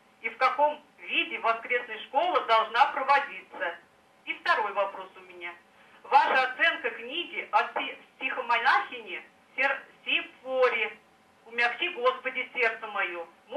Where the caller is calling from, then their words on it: Vladimir, Vladimir Oblast, Russia; Я звоню из Владимира